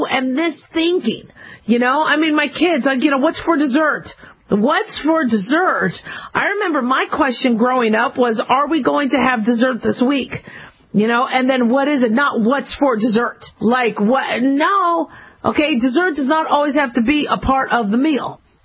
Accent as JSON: {"language": "English", "town": "Phoenix", "region": "Arizona", "country": "United States", "tie": "born or raised there", "said": "And, you know, mind you, I grew up in Phoenix. It was hot."}